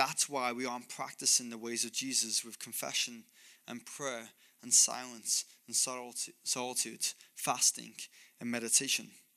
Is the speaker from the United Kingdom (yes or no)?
yes; England, United Kingdom; I grew up in England and that's where my parents live.